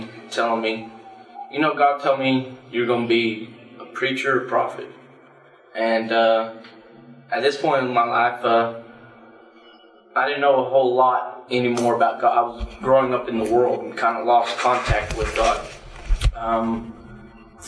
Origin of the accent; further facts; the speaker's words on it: Mesquite, Texas, United States; from Mesquite, from Dallas area in Texas. I grew up mostly in the Dallas area.